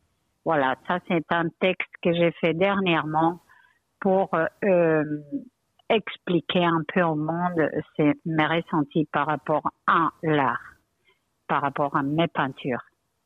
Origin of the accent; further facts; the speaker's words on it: Spain; French is a second language; je suis étrangère, je suis espagnole d'origine, donc pour moi, c'est un peu difficile de parler en français